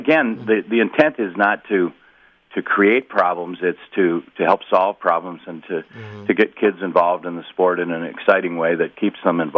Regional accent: Minnesota, United States; And I grew up in Minnesota, and I can tell you

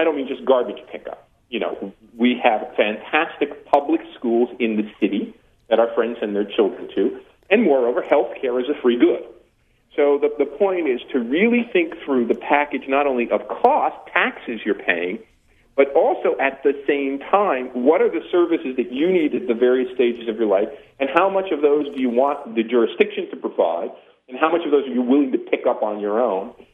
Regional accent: New Jersey, United States; I had freedom growing up in New Jersey. I could ride my bike wherever I wanted to in the 60s and 70s.

